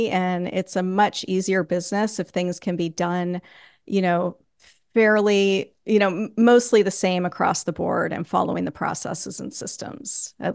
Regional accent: New England, United States; So yeah, I grew up in New England. I know what the snow is like.

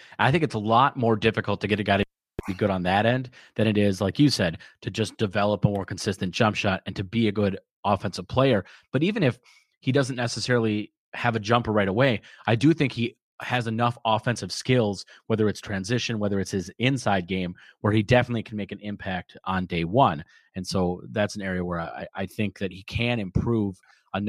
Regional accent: Minnesota, United States; I'm from Minnesota, so as a Gopher fan, it wasn't my favorite game.

